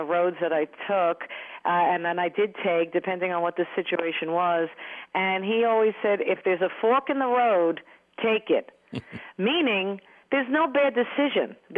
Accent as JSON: {"language": "English", "town": "Stony Brook", "region": "New York", "country": "United States", "tie": "born or raised there", "said": "I grew up on Long Island in New York, and, you know, for some reason, we were a family that belonged."}